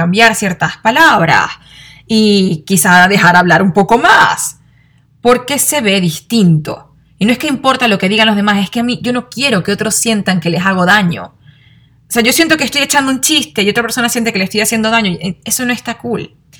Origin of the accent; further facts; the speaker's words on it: Maracaibo, Zulia, Venezuela; yo soy de Maracaibo, Venezuela, en mi ciudad hablamos golpeado, subimos la voz, pero no es que somos malos ni que estamos peleando